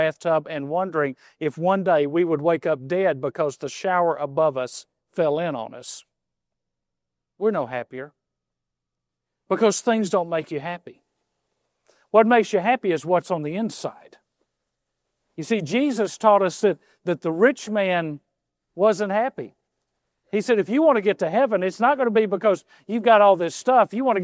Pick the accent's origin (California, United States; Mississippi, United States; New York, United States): Mississippi, United States; I know we're from Mississippi, but that doesn't mean we have to be dumb.